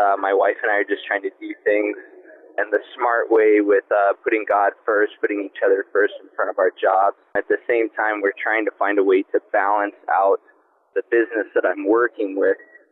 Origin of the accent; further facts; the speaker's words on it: Scottsdale, Arizona, United States; I'm from Scottsdale, Arizona.